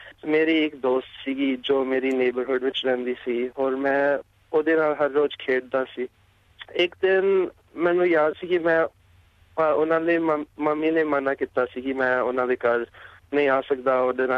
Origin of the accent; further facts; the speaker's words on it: Georgia, United States; also born or lived in Utah; now in New York City, United States; ਜੀ, ਮੈਂ USA ਤੋਂ ਹੈਗਾ। ਮੇਰਾ ਜਨਮ ਹੋਇਆ ਸੀ ਯੂਟਾ ਦੇ ਵਿੱਚ, ਮੈਂ ਵੱਡਾ ਹੋਇਆ ਸੀ ਜਾਰਜੀਆ ਵਿੱਚ, ਔਰ ਅੱਜ ਕੱਲ ਮੈਂ ਯੂਨੀਵਰਸਿਟੀ ਵਿੱਚ, ਕੋਲੰਬੀਆ ਯੂਨੀਵਰਸਿਟੀ ਵਿੱਚ ਪੜ੍ਹਦਾ, ਨਿਊਯਾਰਕ ਸਿਟੀ ਦੇ ਵਿੱਚ।